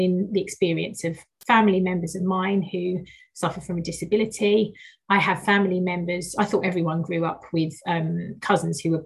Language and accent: English; Dagenham, London, United Kingdom; also born or lived in Romford; The first thing is, I grew up in Dagenham and Romford.